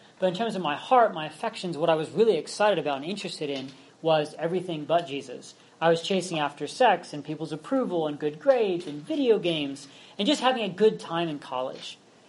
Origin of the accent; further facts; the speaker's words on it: Pennsylvania, United States; That's my hometown, my alma mater.